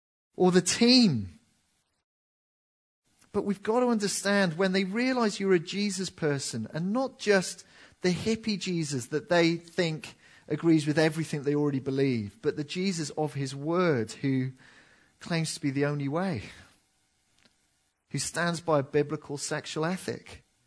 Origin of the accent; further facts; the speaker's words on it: Cardiff, Wales, United Kingdom; the church I was brought up in Cardiff